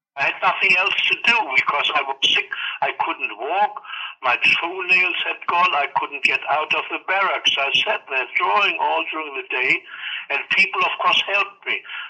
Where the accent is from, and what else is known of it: Berlin, Germany; born or raised there; also born or lived in Stettin / Beuthen